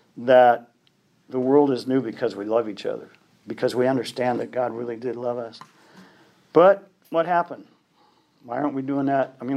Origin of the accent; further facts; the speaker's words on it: Missouri, United States; but my backyard, I grew up in Missouri, and we had a backyard